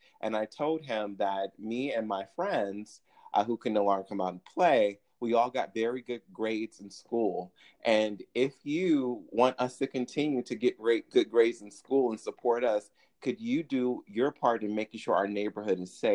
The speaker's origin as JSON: {"language": "English", "town": "Detroit", "region": "Michigan", "country": "United States", "tie": "born or raised there", "said": "When I was in fourth grade, I grew up in Detroit, Michigan."}